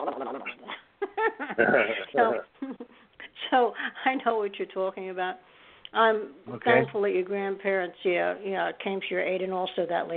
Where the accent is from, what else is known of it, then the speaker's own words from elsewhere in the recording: New York, United States; also born or lived in Florham Park; I didn't live there all the time in Florham Park, but because I'm from New York, but I did live in Florham Park for some years